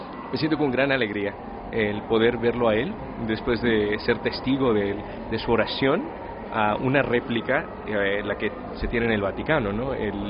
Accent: Mexico; aquí en mi país, México.

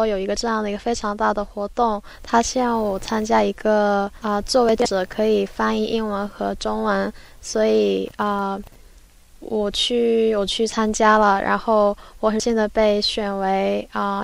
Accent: South Korea; Chinese is a second language; also born or lived in China; 我之前在中国念书念了很久，由于我爸爸的工作原因，我从小在中国和韩国长大

